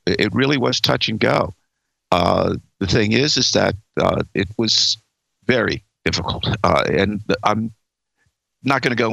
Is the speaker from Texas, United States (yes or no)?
no; Bronx, New York, United States; I was the oldest of four children. And we grew up in the Bronx, and my father was a television repairman.